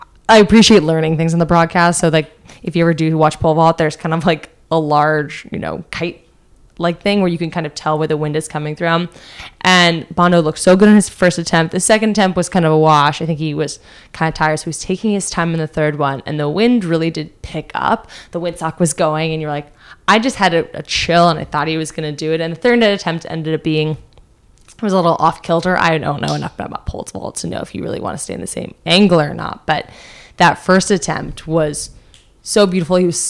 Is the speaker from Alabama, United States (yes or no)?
no; New Jersey, United States; Well, then I'll pick Sydney because I'm from New Jersey.